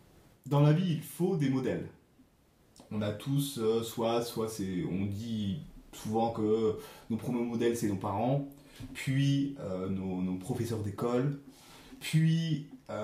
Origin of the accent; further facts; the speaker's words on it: Switzerland; Parce que je suis suisse.